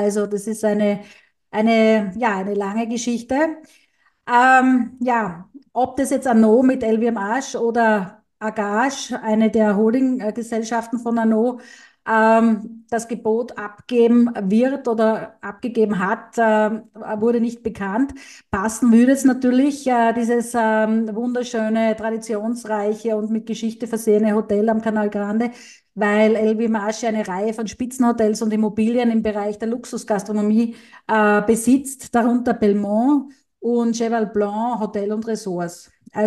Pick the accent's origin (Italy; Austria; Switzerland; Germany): Italy; Venice, Veneto; ich habe eine Meldung gefunden aus meiner italienischen Lieblingsstadt, meiner Heimat, und zwar Venedig.